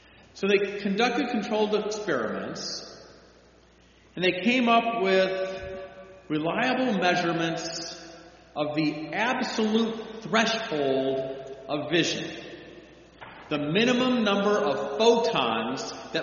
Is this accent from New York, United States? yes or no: no; Chicago, Illinois, United States; In our house on Sunday mornings when I grew up in Chicago, Sunday mornings, either the radio was tuned to a station playing pipe organ music